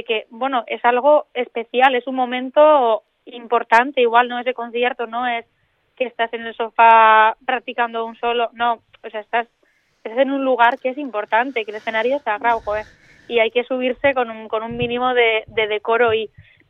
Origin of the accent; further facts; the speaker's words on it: Basque Country, Spain; Aquí la ropa de monte triunfa muchísimo, aunque yo, mira, en eso no soy tan vasca, porque yo odio el chándal